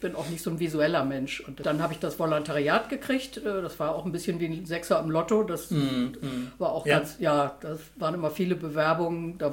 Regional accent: Bremen, Germany; moved away as an adult; now in -; Ende der 70er Jahre bin ich nach Göttingen, von Bremen, wo ich herstamme, bin ich nach Göttingen gegangen zum Studieren.

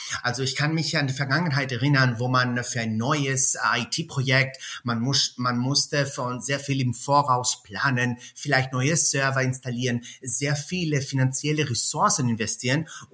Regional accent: Athens, Attica, Greece; German is a second language; moved away as an adult; Ursprünglich bin ich aus Athen, in Athen aufgewachsen, aber seit mehreren Jahren hatte ich sehr viel mit Deutschland zu tun. Ich habe in Deutschland studiert und gearbeitet

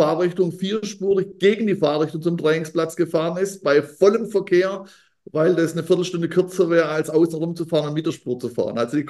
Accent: Baden-Württemberg, Germany; Was ich als Schwabe hier in Stuttgart schon von Nordlichtern hier in Stuttgart gehört habe

